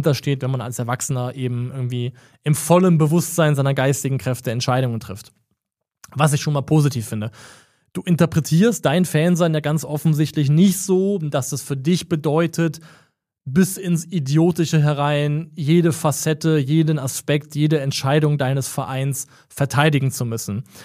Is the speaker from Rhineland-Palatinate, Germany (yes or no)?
no; Baden-Württemberg, Germany; Ich komme aus der Heidelberger Gegend